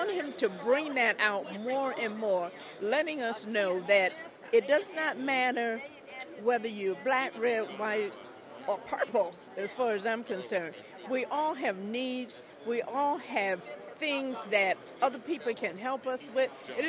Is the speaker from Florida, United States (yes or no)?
yes; Deerfield Beach, Florida, United States; I'm from Deerfield Beach, Florida.